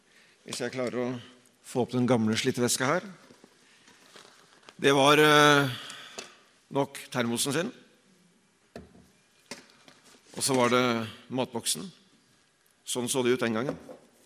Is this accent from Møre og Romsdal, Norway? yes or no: no; Nesodden, Akershus, Norway; han jobbet på karosserifabrikken i nabolaget på Nesodden der jeg vokste opp.